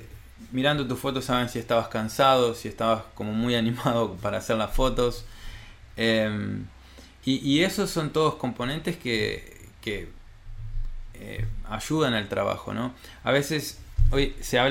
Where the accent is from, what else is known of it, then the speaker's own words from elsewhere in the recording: Uruguay; Y vine a trabajar aquí a Uruguay porque para mí comenzar en mi país de origen era importante